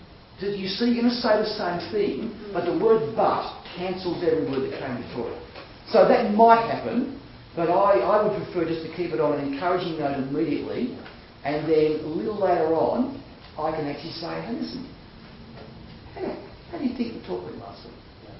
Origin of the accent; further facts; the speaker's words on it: Australia; I was speaking from Australian culture. I don't know how the Brits deal with this.